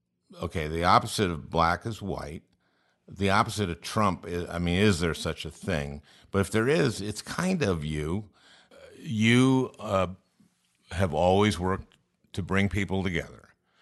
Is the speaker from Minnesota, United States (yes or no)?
yes; St. Louis Park, Minnesota, United States; I was born in 1951. I grew up in St. Louis Park, middle class. Dad was a printing salesman. Dad didn't graduate high school.